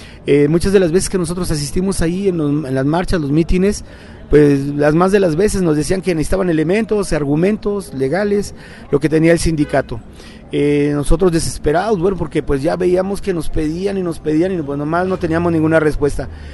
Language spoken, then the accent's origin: Spanish; Mexico; Y nosotros ahí, como mexicanos electricistas, nos damos por satisfechos